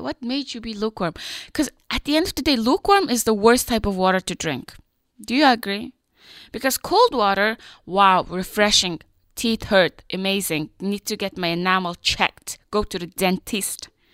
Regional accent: Vancouver, British Columbia, Canada; I'm from Vancouver. The rain doesn't touch me.

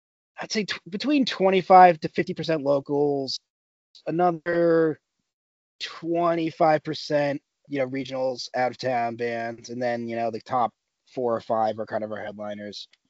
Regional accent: Greenfield, Massachusetts, United States; you're hitting Greenfield, which is my hometown, and then next town over is Montague.

